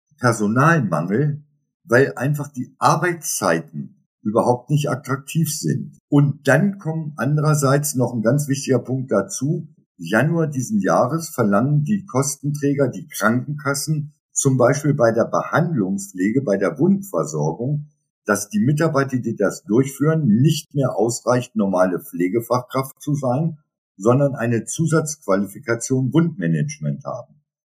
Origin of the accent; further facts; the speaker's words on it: Göttingen, Lower Saxony, Germany; Ich komme aus Göttingen, das geht noch.